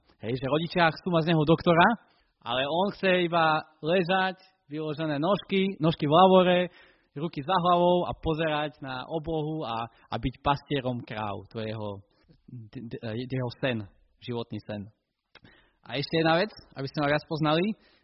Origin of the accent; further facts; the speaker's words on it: eastern Slovakia, Slovakia; ja som z východu